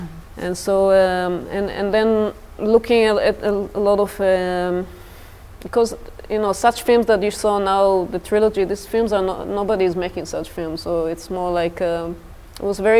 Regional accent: Israel; I had in my imagination for years growing up in Israel that this is the perfect society to live

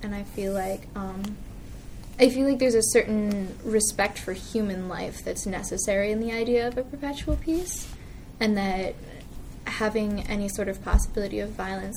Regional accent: St. Paul, Minnesota, United States; I'm from St. Paul, Minnesota.

